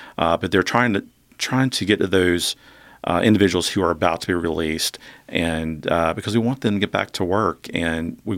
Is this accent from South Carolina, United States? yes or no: yes; Lake City, South Carolina, United States; also born or lived in Myrtle Beach; growing up, I grew up in Lake City. I did live in Myrtle Beach for a while, but most of my life has been in the Lake City area.